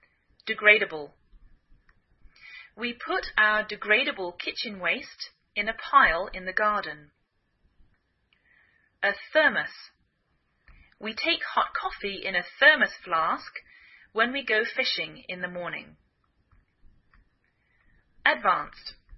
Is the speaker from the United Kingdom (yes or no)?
yes; England, United Kingdom; now in United States